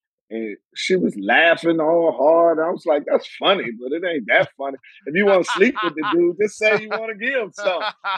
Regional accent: Washington, District of Columbia, United States; D.C., I'm from Southeast D.C.

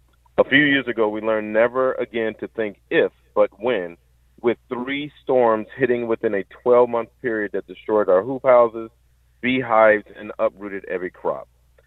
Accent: Brunswick, United States; I grew up in Brunswick proper, right, inside the city of Brunswick. It's a very small micro city of Brunswick.

